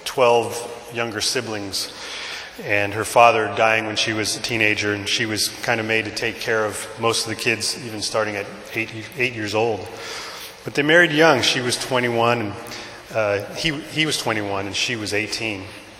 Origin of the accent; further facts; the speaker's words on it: Pico Rivera, California, United States; born there; I was born in Pico Rivera, California in 68, and that's where Chris is from.